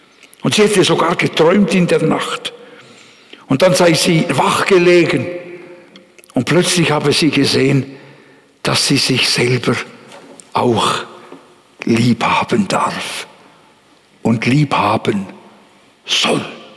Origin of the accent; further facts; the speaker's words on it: Bern, Switzerland; Ich bin ja ein Berner.